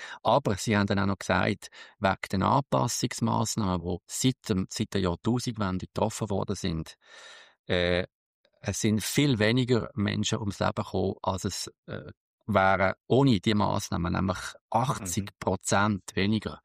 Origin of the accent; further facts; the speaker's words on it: Switzerland; Ich bin auch ein Schweizer